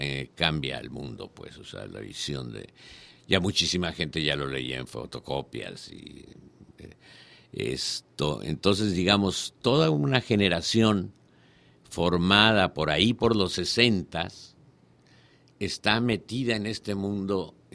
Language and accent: Spanish; Mexico City, Mexico; born there; now in Mérida, Mexico; Vivo aquí en el centro, por el barrio Santana. Me recuerda mi colonia Santa María, donde yo nací, y que hoy es invivible.